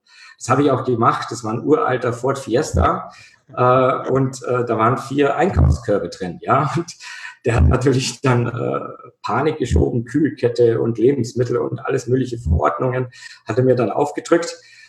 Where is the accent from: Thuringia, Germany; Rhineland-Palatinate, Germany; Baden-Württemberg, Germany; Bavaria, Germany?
Bavaria, Germany; Peiting; Also ich bin in Peiting aufgewachsen. Das ist ein oberbayerisches Kleindorf. Ja, also 10.000 Einwohner.